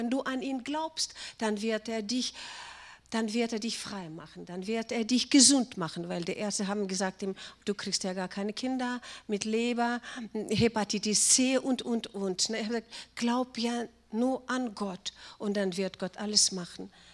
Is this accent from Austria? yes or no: no; Russia; German is a second language; now in Germany; Ja, ich durfte heute Deutsch reden, obwohl Deutsch ist ja gar keine meine Muttersprache. Das ist ja meine Vatersprache.